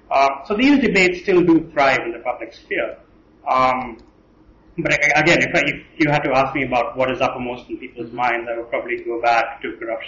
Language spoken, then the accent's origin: English; Tamil Nadu, India; affirmative action has been in place for around at least 40 years in my home state of Tamil Nadu, for example, in South India.